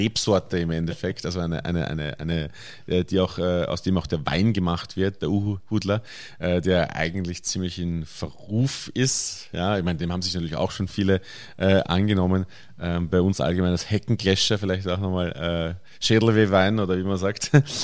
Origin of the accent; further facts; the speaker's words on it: Bruck an der Leitha, Lower Austria, Austria; Also ich bin in Bruck an der Leiter aufgewachsen und wie der eine oder andere vielleicht weiß, ist die Leiter der Grenzfluss zwischen Niederösterreich und Burgenland.